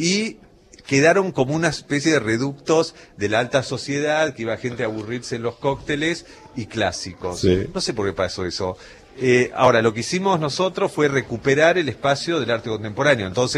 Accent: Bahía Blanca, Buenos Aires Province, Argentina; nosotros somos de Bahía Blanca, sí. y bueno, hemos vivido mil veces el regreso al

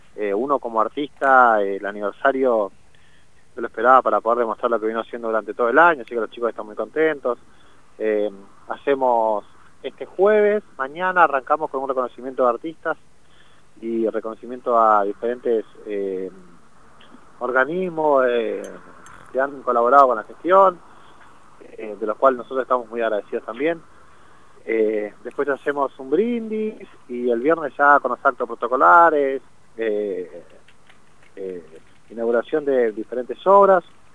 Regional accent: Centenario, Neuquén, Argentina; Yo soy nacido y criado acá en Centenario y realmente es una ciudad a la cual amo

